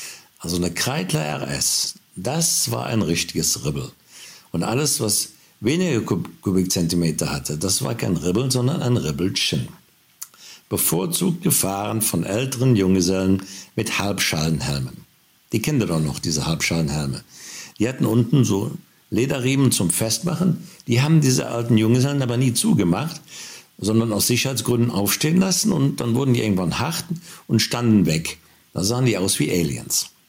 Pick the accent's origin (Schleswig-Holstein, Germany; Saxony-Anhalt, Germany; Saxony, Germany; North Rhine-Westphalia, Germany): North Rhine-Westphalia, Germany; Wir haben ja bei uns in der Eifel so ein kleines Nahverkehrsproblem.